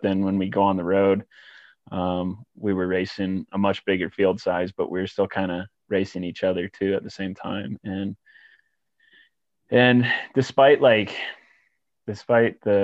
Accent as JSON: {"language": "English", "town": "Flagstaff", "region": "Arizona", "country": "United States", "tie": "born or raised there", "said": "I was born and raised in Flagstaff and I've lived here ever since."}